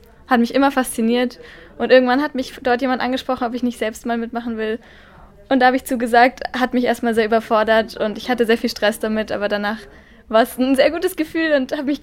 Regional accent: Erlangen, Bavaria, Germany; ich komme aus Erlangen.

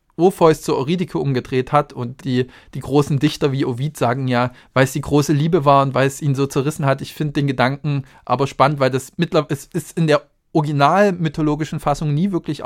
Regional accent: Erlangen, Bavaria, Germany; ich komme aus Erlangen

